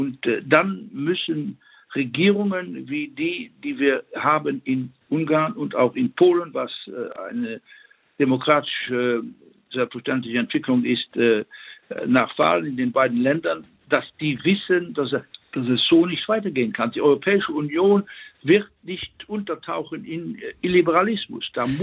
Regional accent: Luxembourg; auch als Luxemburger eine Differenz machen zwischen den Wörtern

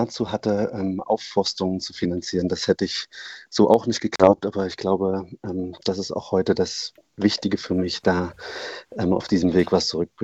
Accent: Thuringia, Germany; Schon als Kind bin ich unter einem Förster aufgewachsen im Norden Thüringens, im Eichsfeld.

